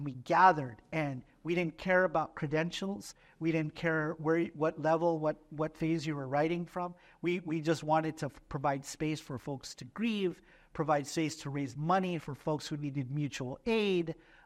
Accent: Oceanside, California, United States; my hometown university is Cal State San Marcos. I grew up in Oceanside. I remember when that university was being built.

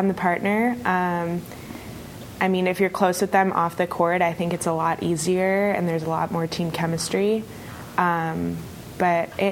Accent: Chicago, Illinois, United States; And I come from Chicago, so I'm used to playing indoor.

